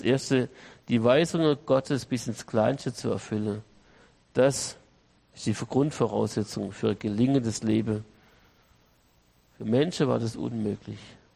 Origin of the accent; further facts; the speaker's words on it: Stuttgart, Baden-Württemberg, Germany; ich bin im Stuttgarter Flughafen groß geworden, ich bin nicht geflogen, ich war erst Anfang 20, als ich zum ersten Mal geflogen bin